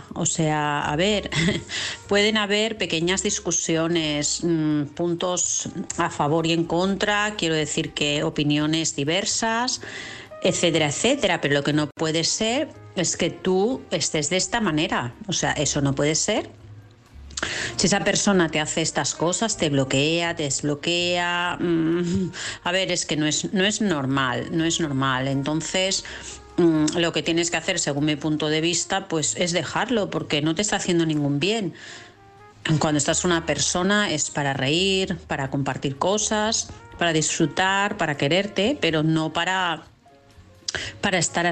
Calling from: Vilassar de Mar, Catalonia, Spain; de Vilassar de Mar.

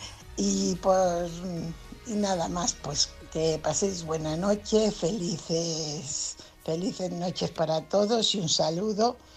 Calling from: Fuenlabrada, Community of Madrid, Spain; corresponsal de Fuenlabrada.

